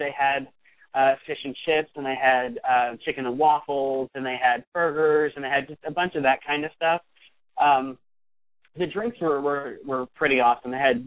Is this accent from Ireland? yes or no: yes; Ireland; I got the fish and chips because I'm Irish